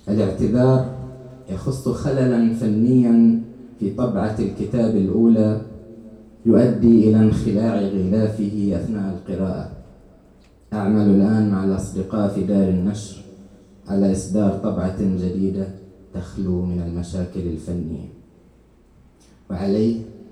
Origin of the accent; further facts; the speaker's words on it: Al Omran, Eastern Province, Saudi Arabia; born there; هنا على بعد 5 كيلومترات من مسقط رأسي العمران.